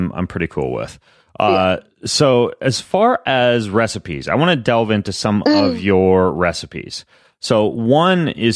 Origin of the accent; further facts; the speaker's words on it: Idaho, United States; And I'm not a Southern boy. I'm from Idaho, but I do like chicken and waffles.